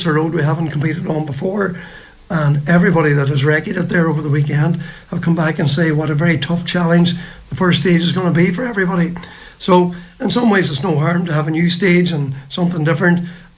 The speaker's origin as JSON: {"language": "English", "town": "Letterkenny", "region": "County Donegal", "country": "Ireland", "tie": "born or raised there", "said": "I'm very much a local here, born and reared in Letterkenny, or born and raised in Letterkenny."}